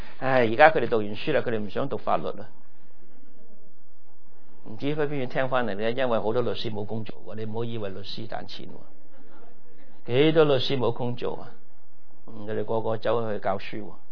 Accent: China; 我们中国人，我们说我们中国人得天独厚，是不是？

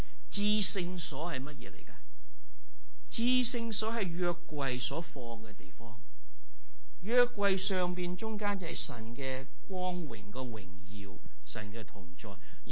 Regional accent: United States; 我们美国人最珍贵的是什么？自由，是不是？

